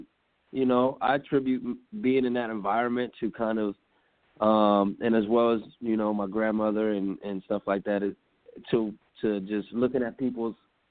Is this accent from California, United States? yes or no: no; San Antonio, Texas, United States; I grew up in San Antonio, Texas. I did some music out there.